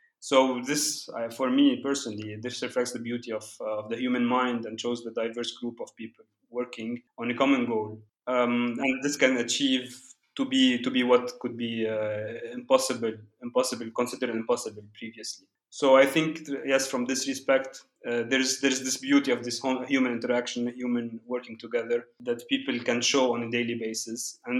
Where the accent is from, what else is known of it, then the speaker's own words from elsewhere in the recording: Beirut, Beirut Governorate, Lebanon; also born or lived in France; As you mentioned, I come from Beirut. It's a very peculiar city that combines, I would say, beauty and chaos.